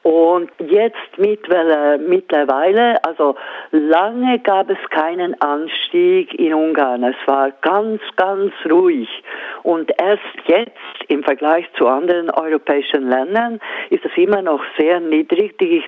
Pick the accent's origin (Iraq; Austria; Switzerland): Switzerland; now in Hungary; Aber ich lese ja das auch von meiner Heimat in der Schweiz.